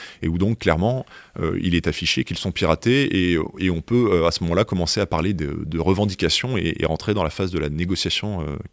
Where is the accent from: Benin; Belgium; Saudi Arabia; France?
France; on est français